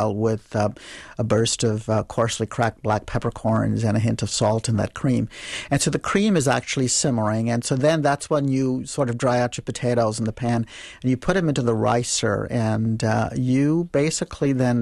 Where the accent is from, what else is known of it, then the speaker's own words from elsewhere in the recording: Mumbai, Maharashtra, India; I was born and raised in Mumbai, which is used to be called Bombay, and it's on the west coast of India, and so cosmopolitan city